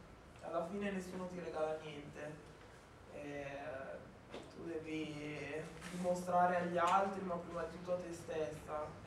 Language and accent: Italian; Milan, Lombardy, Italy; io sono di Milano